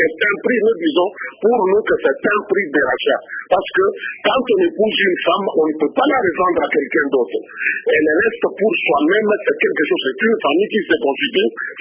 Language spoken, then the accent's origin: French; Kasaï, DR Congo; parce que je suis chez nous au Kassai par exemple